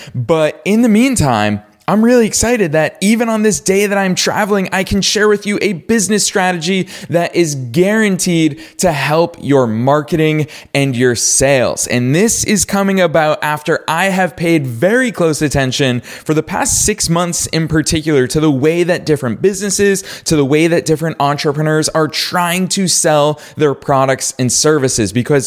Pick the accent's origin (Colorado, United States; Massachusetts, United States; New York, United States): Massachusetts, United States; Boston; now in Los Angeles, United States; when I first moved to Los Angeles, California. So remember, I grew up in Boston. I spent the vast, vast majority of my life in Boston, which is, let's face it, a very cold climate.